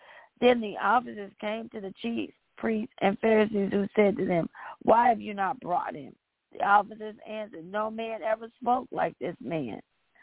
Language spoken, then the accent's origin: English; Illinois, United States; also born or lived in Kentucky; I was born in Kentucky, but I lived in Illinois the majority of my life.